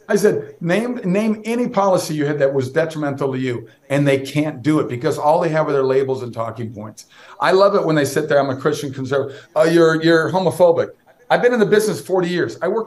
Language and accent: English; Minnesota, United States; My parents were beside themselves, but I grew up in Minnesota